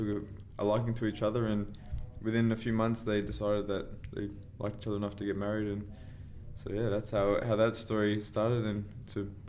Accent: Adelaide, South Australia, Australia; Yeah, look, I had a pretty standard childhood growing up in a nice little suburb in Adelaide.

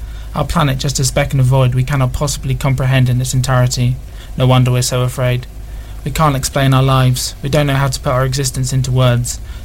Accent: Ventnor, South East England, United Kingdom; Oh, well, I'm 22. I come from Ventnor.

